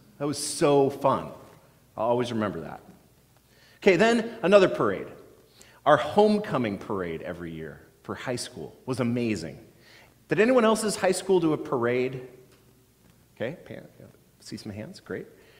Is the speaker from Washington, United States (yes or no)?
yes; Edmonds, Washington, United States; First, I want to remember the 4th of July parades in my hometown of Edmonds.